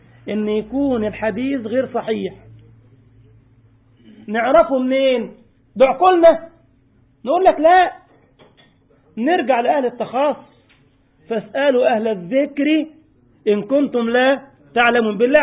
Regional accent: Egypt; زي عندنا في مصر تجد مثلا واحد تخصصه طبيب سموم

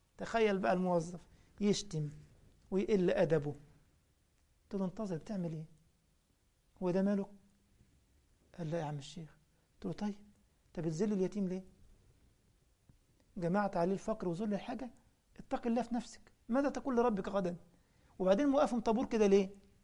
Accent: Egypt; المسجد عندنا في مصر وانا كنت امام المسجد

